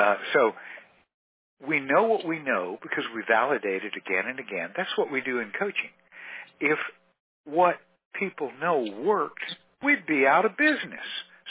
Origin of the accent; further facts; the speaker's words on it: Texas, United States; accent: Texan; English is my second language. Texan is my first, and you're doing just as good in English as I am